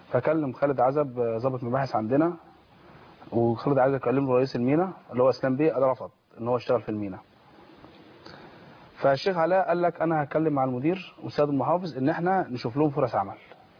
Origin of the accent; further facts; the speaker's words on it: Suez, Suez Governorate, Egypt; في مدرسه عندنا في السويس اتسرقت يوم 25 يناير.